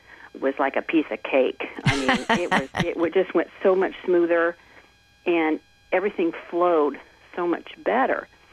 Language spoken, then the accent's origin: English; Indiana, United States; I'm from Indiana, you know that.